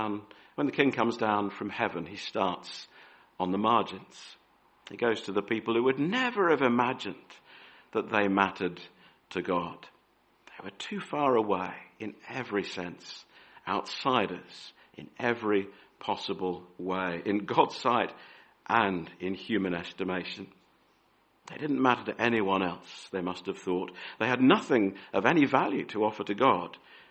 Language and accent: English; Australia; because I grew up in Australia, fishing for me was going out in a boat on the Gold Coast